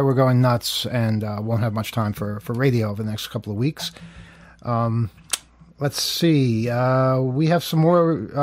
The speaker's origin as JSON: {"language": "English", "town": "Queens", "region": "New York", "country": "United States", "tie": "born or raised there", "said": "I got my start in Queens. I grew up in Jamaica as a small child."}